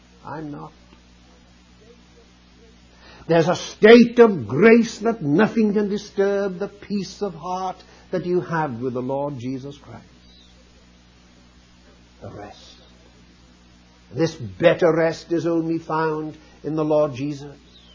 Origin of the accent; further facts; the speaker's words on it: Wales, United Kingdom; As you know from my accent, I come from Wales.